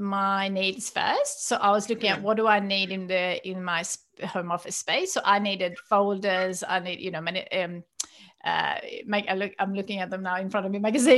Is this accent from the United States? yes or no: no; Sweden; English is a second language; And also, I guess I grew up in Sweden. I was used to have a lot of products that didn't exist here back then.